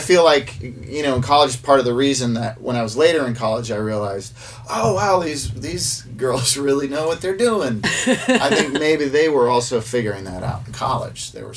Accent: Sherborn, Massachusetts, United States; In a small town called Sherburne.

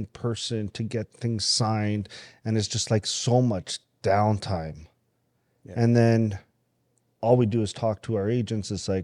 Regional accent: Canada; born there; I was born here in Canada.

